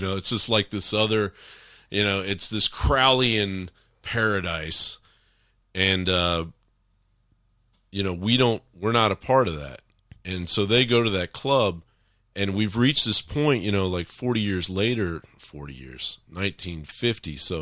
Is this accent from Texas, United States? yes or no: no; Kentucky, United States; I grew up in Kentucky, man, and we call it the cold, bloody ground.